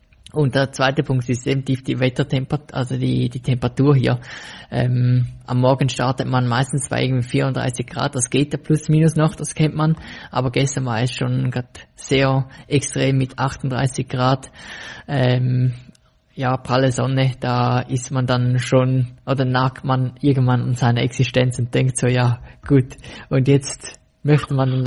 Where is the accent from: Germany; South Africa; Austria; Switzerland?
Switzerland; dass es ja eigentlich bei uns in der Schweiz jetzt einen sehr milden Sommer war